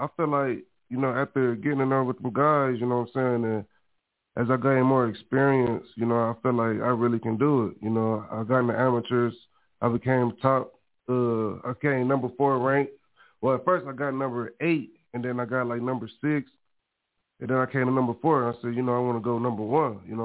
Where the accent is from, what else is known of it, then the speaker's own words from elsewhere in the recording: Flint, Michigan, United States; I'm from Flint, Michigan.